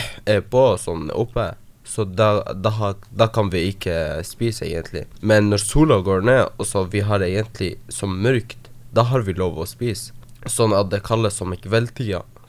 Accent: Myre, Nordland, Norway; vi er fra Myre egentlig

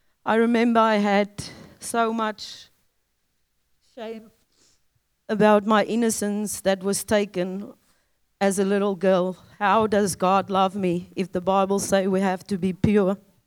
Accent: South Africa; I grew up in South Africa.

